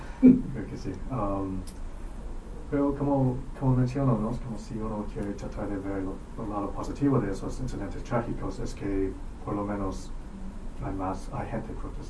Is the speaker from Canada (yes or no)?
yes; Canada; soy de Canadá. Soy de Canadá, pero yo pienso que sí